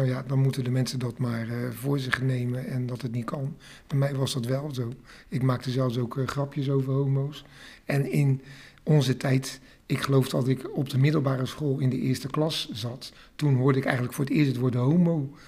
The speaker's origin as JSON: {"language": "Dutch", "town": "Rotterdam", "region": "South Holland", "country": "Netherlands", "tie": "born or raised there", "said": "Ik ben een echte Rotterdammer, dat kun je wel horen hè. En ik ben 70 jaar en ik ben in Rotterdam ook geboren. En ik woon nog steeds in Rotterdam, met heel veel tevredenheid."}